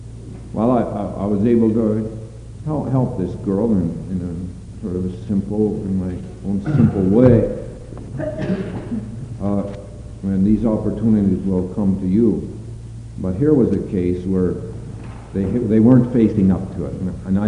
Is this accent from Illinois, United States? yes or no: no; Richland, Washington, United States; I'm from Richland, Washington.